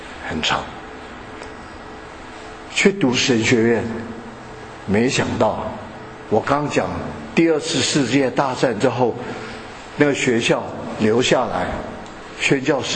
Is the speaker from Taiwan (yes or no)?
no; Shanghai, China; 我老上海比较值钱的话，就我是老上海，这些都是新上海的